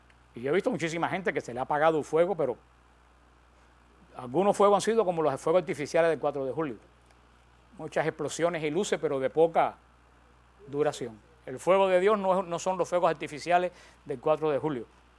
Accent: Cuba; Yo, como me crié en Cuba, yo vi bastantes fogones de carbón.

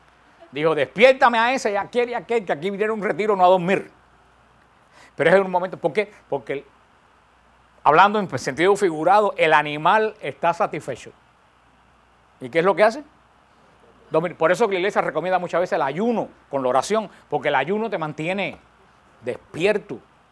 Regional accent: Cuba; Y yo en mi pueblo, en Cuba, y me imagino que muchos pueblos, yo notaba desde que era muchacho siempre eso

